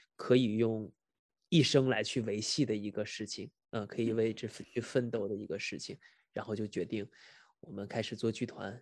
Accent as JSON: {"language": "Chinese", "region": "Shanxi", "country": "China", "tie": "born or raised there", "moved": "as an adult", "lives_now": "Australia", "said": "我祖籍在山东，然后我从小在山西长大，我是来墨尔本读的研究生，在墨大读的电影管理的专业，然后现在目前的话在塔大的"}